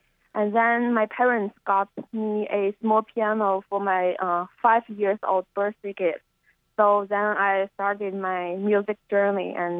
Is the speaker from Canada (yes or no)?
no; Shenzhen, Guangdong, China; So I was born in Shenzhen. It's a new city near Hong Kong.